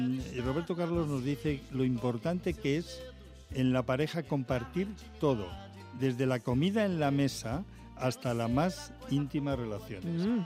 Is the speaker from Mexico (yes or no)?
no; Portugal; Spanish is a second language; Digo que soy europeo, ¿no? Pero primero portugués, ¿no?